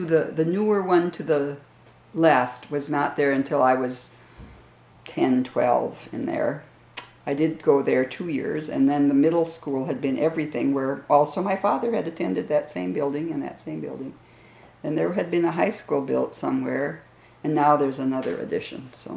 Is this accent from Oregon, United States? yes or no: no; Tyler, Minnesota, United States; I was born here in Tyler in 1942. And 2 years after I was born, my family moved right up here across the street from the church.